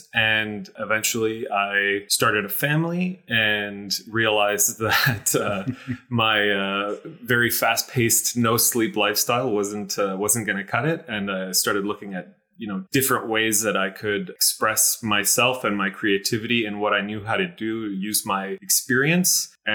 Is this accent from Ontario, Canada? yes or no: no; British Columbia, Canada; I grew up on the West Coast, actually, in a suburb of Vancouver.